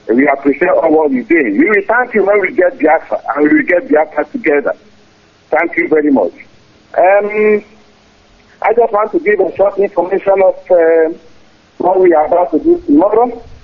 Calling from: Bern, Switzerland; I'm calling from Switzerland. Bern, to be precise.

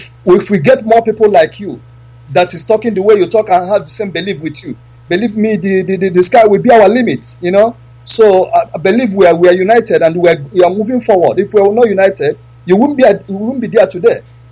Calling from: Madrid, Community of Madrid, Spain; I'm calling from Madrid.

